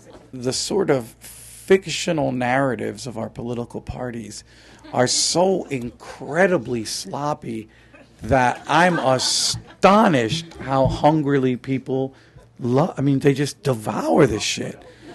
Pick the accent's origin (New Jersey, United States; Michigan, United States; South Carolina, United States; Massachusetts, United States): New Jersey, United States; I'm from New Jersey, so the Heights nationalism is astonishing.